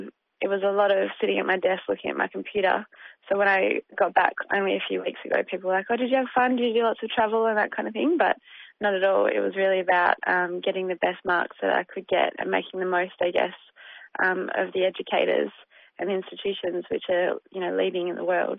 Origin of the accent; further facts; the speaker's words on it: Perth, Western Australia, Australia; born there; I was born in Perth.